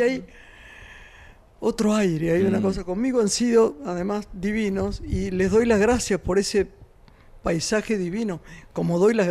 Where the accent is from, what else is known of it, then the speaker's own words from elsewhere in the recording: Argentina; somos argentinos.